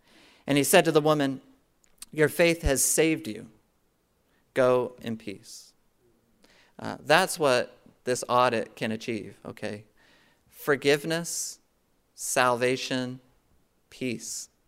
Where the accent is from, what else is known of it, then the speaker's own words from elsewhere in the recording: Washington, District of Columbia, United States; I grew up in Washington, D.C., or just outside Washington, D.C., and I've been to the Vietnam Veterans Memorial many times down there.